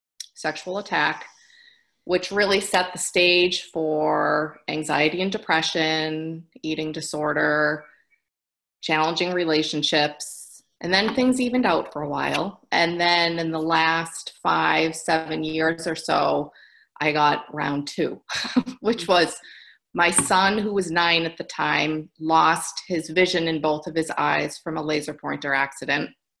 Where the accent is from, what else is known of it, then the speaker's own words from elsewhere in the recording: Massachusetts, United States; I live in the Metro West Boston area. I grew up on the South Shore of Boston, beautiful area of the country